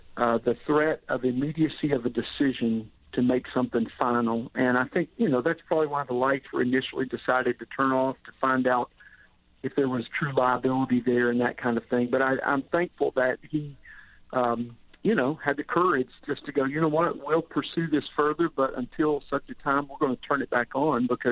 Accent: Arkansas, United States; my hometown, where I actually grew up in Arkansas, had a very similar situation.

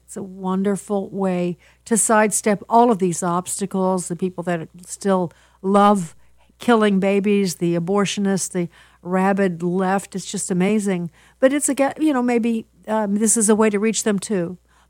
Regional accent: Midwest, United States; This is what we've learned, because we're from the Midwest.

